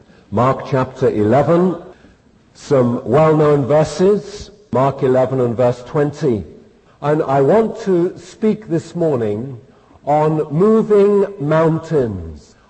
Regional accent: United Kingdom; Jenny and I are somewhat ashamed of being British.

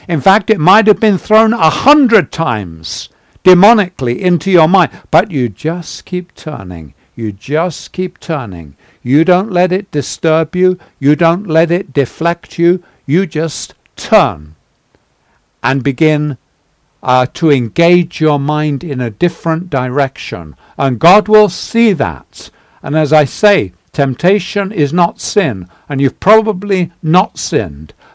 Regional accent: London, United Kingdom; Now, I came from London.

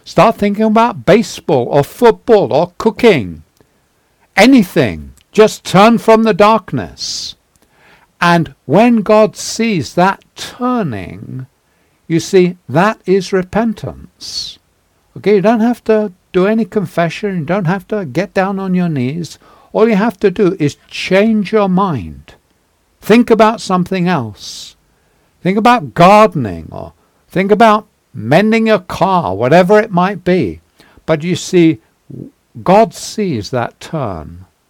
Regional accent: London, United Kingdom; Now, I came from London.

